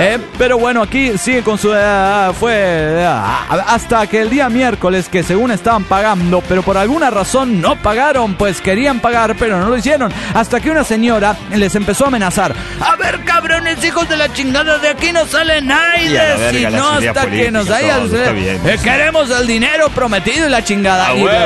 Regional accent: Cancún, Quintana Roo, Mexico; de Cancún, Quintana Roo.

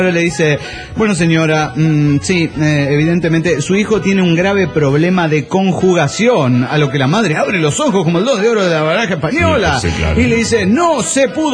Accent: Cancún, Quintana Roo, Mexico; de Cancún.

